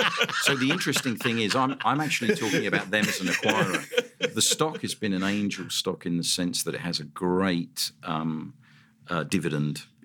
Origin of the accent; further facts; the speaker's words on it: London, United Kingdom; now in Australia; London, that I came from is so very much like the Australian accent, because everybody thought here I was from Australia.